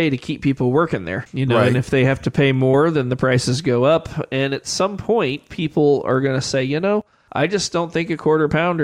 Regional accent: Nixa, Missouri, United States; I grew up in Nixa

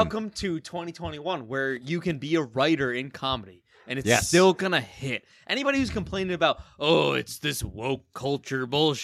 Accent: Kearney, Nebraska, United States; Funny thing about first time I did Joey Diaz, I got a joke about my hometown, Kearney.

